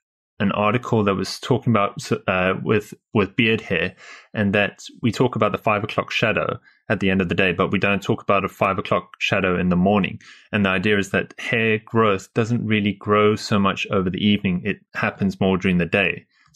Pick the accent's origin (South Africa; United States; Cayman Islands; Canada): South Africa; And it sounds like I'm from South Africa.